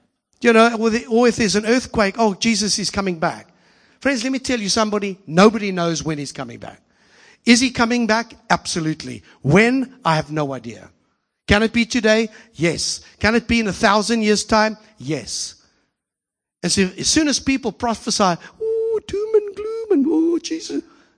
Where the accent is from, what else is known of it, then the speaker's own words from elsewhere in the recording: South Africa; I'm South African